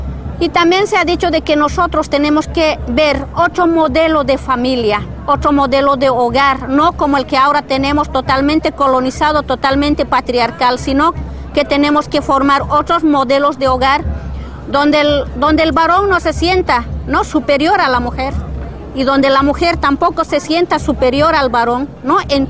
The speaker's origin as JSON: {"language": "Spanish", "country": "Bolivia", "said": "Quisiera presentarme como servidora pública que estoy asumiendo allá en mi país."}